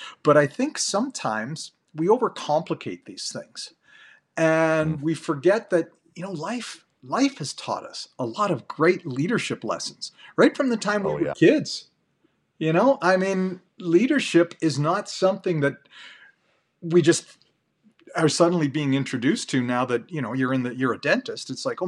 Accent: Canada; I'm from Canada. I'm up north, but it's still snowy here.

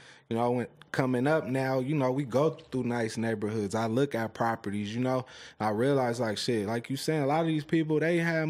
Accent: Leimert Park, California, United States; I'm from Lemur Park.

